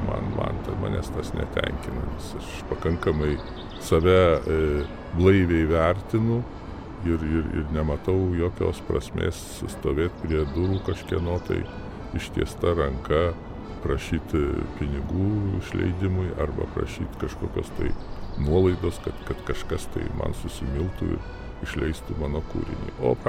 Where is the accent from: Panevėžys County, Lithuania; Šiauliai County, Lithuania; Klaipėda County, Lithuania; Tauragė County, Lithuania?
Klaipėda County, Lithuania; Klaipėda; also born or lived in Švendubrė; Nors šiaip tai aš visą laiką tvirtinu, kad turiu dvi gimtinės. Tai yra Klaipėda, viena gimtinė ir Švendubrė, kur gimiau, o Klaipėdoj, kur gimiau kaip asmenybė.